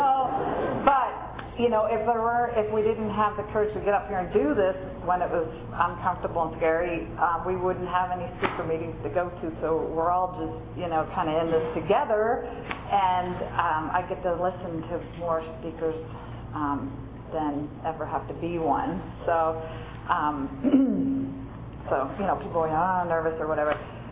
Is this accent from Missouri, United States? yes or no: no; Philadelphia, Pennsylvania, United States; So I was from Philadelphia, and so back there they have like fake stores